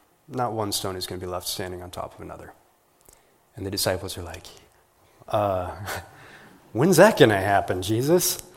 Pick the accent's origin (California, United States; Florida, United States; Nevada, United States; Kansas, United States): Kansas, United States; I'm from Kansas. We don't have buildings taller than three floors, right?